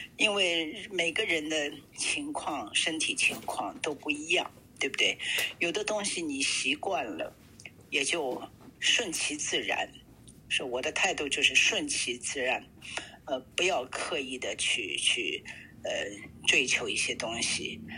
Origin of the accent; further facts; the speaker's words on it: Shanghai, China; 因为这是我们从小这个环境在上海长大的